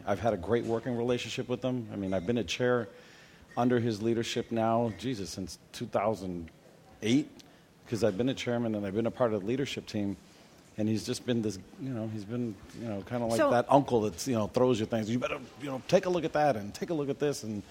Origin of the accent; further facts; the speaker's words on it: New York City, New York, United States; moved away; I mean, I remember when we got here from New York, we came from Washington Heights in New York.